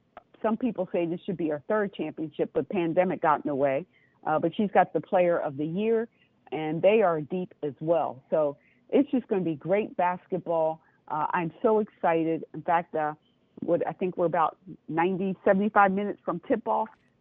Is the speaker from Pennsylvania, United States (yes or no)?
yes; Philadelphia, Pennsylvania, United States; I grew up outside of Philadelphia as a child, played on Villanova's campus.